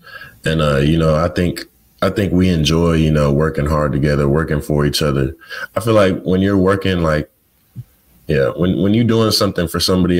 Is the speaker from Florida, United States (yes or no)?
no; Dallas, Texas, United States; Well, I'm from Texas, so like, I'm from like in the Dallas area, you know, there's no ocean, so I'm used to freshwater